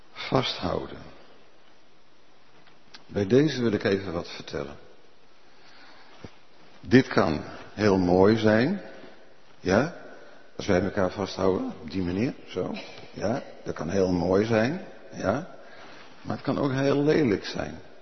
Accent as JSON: {"language": "Dutch", "region": "Gelderland", "country": "Netherlands", "said": "En ik kwam van de Veluwe. Ja, nou, de Veluwe, dat weet je misschien wel. Dat is alleen maar zand."}